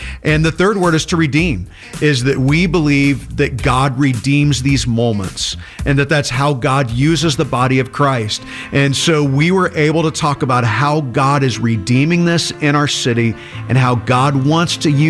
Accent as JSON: {"language": "English", "region": "Midwest", "country": "United States", "tie": "born or raised there", "said": "It's different than the way that I grew up in the Midwest and I did my early ministries here"}